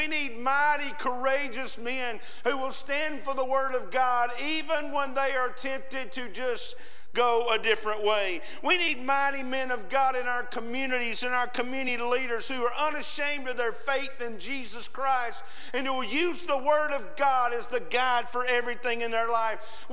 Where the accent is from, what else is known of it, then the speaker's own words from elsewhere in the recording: Alabama, United States; born there; I was born in Alabama.